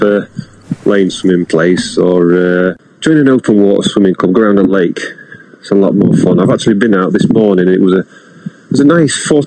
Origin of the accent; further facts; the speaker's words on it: Yorkshire and the Humber, United Kingdom; I'm a Yorkshire man